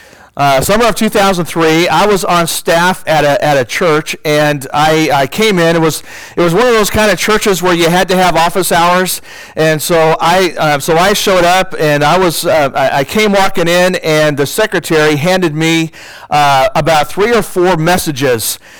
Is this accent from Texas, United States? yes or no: yes; Needville, Texas, United States; But yes, I'm from Needville, Texas.